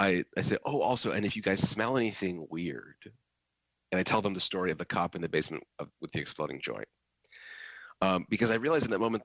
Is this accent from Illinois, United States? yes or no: no; Michigan, United States; Growing up in Michigan, he took me to the Detroit Auto Show once.